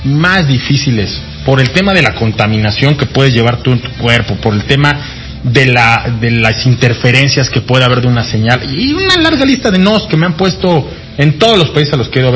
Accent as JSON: {"language": "Spanish", "country": "Mexico", "said": "yo creo que como mexicanos no estamos conscientes de lo relevante que es la manufactura mexicana"}